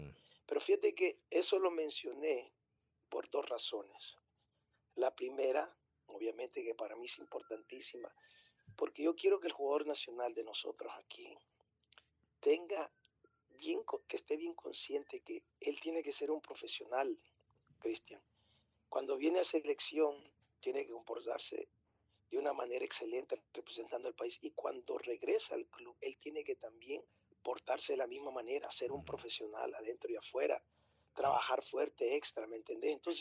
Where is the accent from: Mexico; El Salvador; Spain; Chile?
El Salvador; excepto que yo soy de acá, yo soy nacional, ¿me entendés? Yo soy salvadoreño